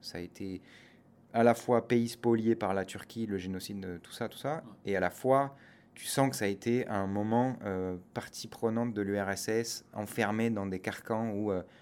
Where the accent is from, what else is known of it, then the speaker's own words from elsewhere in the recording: Nîmes, Occitanie, France; moi j'ai grandi un peu à Nîmes